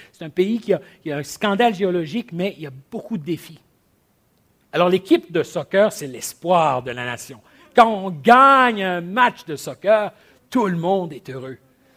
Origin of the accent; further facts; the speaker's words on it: DR Congo; Comme mes parents sont originaires, on est originaire du Zaïre. Et aujourd'hui, c'est la République démocratique du Congo